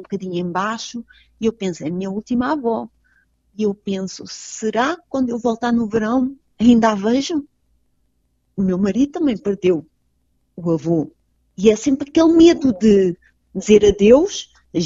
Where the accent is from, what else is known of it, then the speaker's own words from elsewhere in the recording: Portugal; moved away as an adult; E eu saí de Portugal, eu aprendi inglês, eu aprendi italiano e estou com falta de coragem para aprender o alemão.